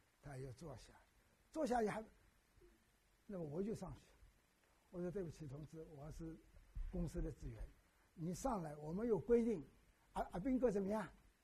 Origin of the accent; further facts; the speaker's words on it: Shanghai, China; 他住在这个远一点啊，郊区一点，我住在市区以内，我们都是上海人